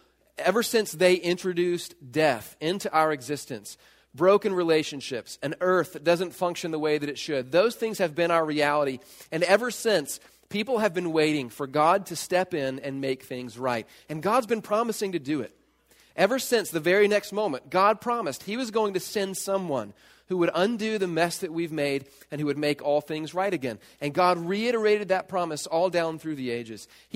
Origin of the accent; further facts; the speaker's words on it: the South, United States; when I was growing up in the South, we jokingly talked about a fictitious place called Hicksville.